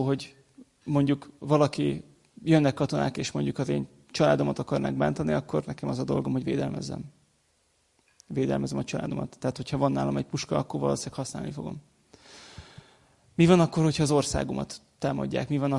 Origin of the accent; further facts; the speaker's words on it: Hungary; Én először vagyok keresztény, és utána magyar. De magyar is vagyok.